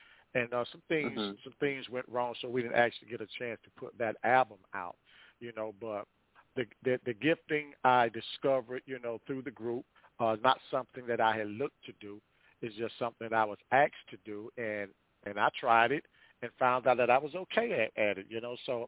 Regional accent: Fort Pierce, Florida, United States; man. I'm born and raised in Fort Pierce, Florida, down here in the Sunshine State

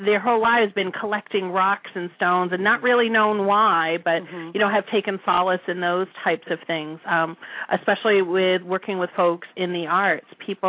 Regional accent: Massachusetts, United States; I am originally from Massachusetts.

